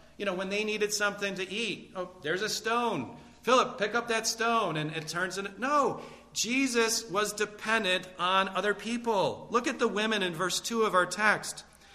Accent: Utica, New York, United States; I remember Eutychus because I'm from Utica.

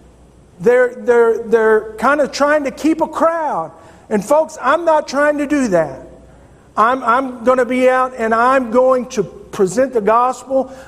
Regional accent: Fort Worth, Texas, United States; I grew up in Fort Worth, born and raised, proud to be a Texan, proud to be a Texan.

